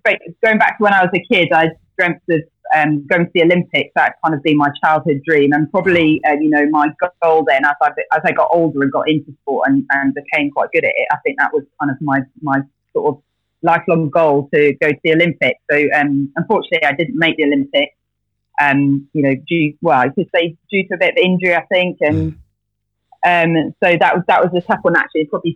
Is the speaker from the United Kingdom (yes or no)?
yes; Wales, United Kingdom; I'm from Wales originally, so I lived by the coast and was always in the sea.